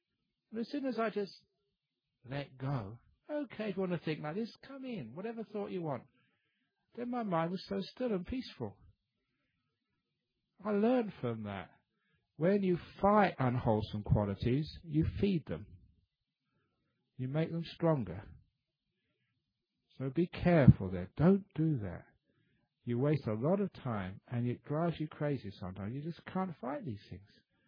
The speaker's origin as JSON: {"language": "English", "region": "England", "country": "United Kingdom", "said": "So as an English monk, I had as much tea as I ever wanted."}